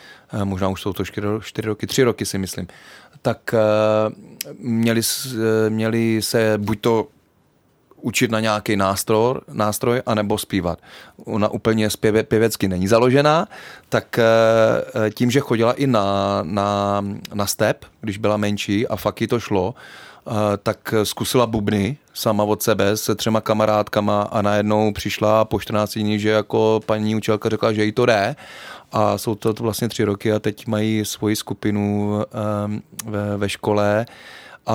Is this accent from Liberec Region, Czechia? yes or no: no; Třebíč, Vysočina Region, Czechia; já pocházím z Třebíče